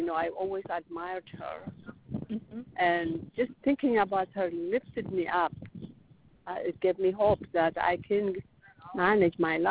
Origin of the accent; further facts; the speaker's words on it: Ethiopia; moved away; Okay, I'm from Ethiopia. Do you know where that is?